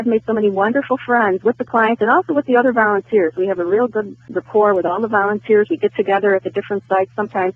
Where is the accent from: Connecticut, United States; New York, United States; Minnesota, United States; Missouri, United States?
New York, United States; Buffalo; I'm from North Buffalo.